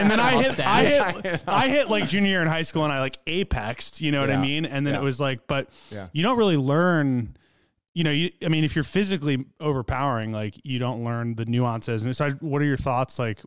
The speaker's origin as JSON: {"language": "English", "town": "Washington", "region": "District of Columbia", "country": "United States", "tie": "born or raised there", "lives_now": "Minnesota, United States", "said": "So I grew up in Washington, D.C. So I didn't grow up in Minnesota. Came here for other reasons. I've been here, you know, 13 years. And hockey was not big where I grew up."}